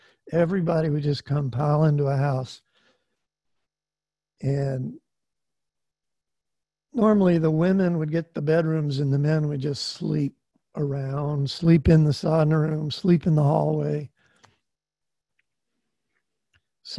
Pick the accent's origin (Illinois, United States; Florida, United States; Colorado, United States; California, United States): Florida, United States; Orlando; because I grew up in Orlando before Disney came to Orlando, and it was just a nice little town, maybe 60,000 people.